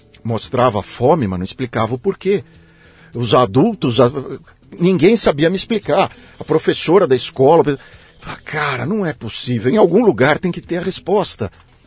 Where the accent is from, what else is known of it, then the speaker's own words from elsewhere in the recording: São Paulo, Brazil; Eu cresci no Heliópolis. Eu sou do Heliópolis. Hoje não é mais... Porque, infelizmente, vieram bairros que se tornaram ainda mais pobres, mas na época que eu cresci lá era o bairro mais pobre de São Paulo.